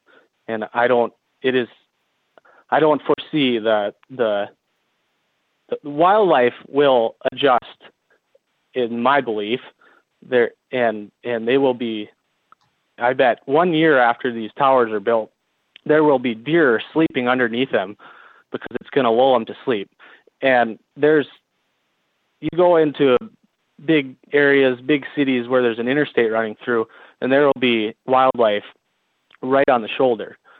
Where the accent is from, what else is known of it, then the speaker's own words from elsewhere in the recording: North Dakota, United States; I grew up right on the Burke Divide line, and so I've been here my whole life.